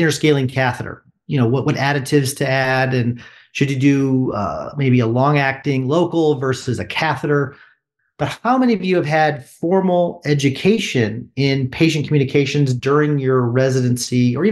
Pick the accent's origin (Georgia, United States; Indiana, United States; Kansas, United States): Indiana, United States; And I said, I grew up in Indiana. I'd never had a problem with that.